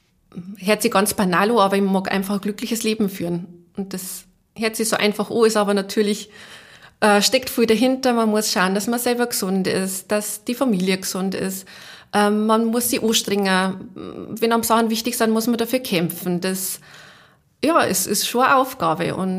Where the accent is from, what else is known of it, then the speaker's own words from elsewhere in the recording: Bavaria, Germany; Ich komme aus Neifern, Niederbayern.